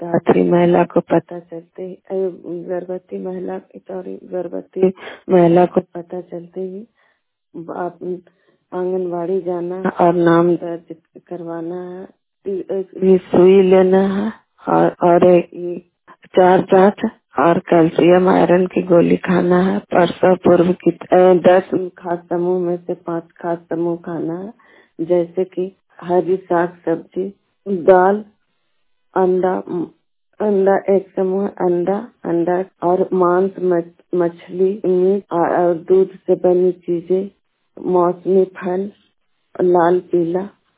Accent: Rahmpur, India; मैं रहमपुर के रहने वाली हूँ

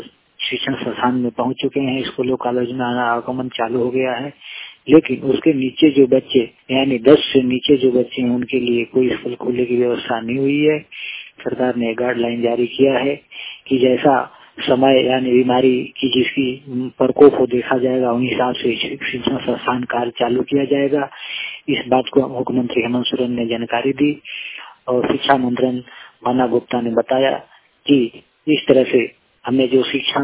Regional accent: Jharkhand, India; मैं झारखंड के गुलाम से हूँ।

